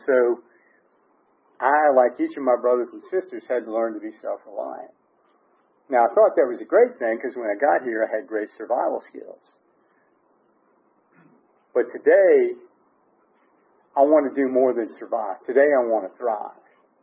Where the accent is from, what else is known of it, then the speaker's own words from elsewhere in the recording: Louisiana, United States; So as I was saying, I grew up in Louisiana and I was drinking a lot.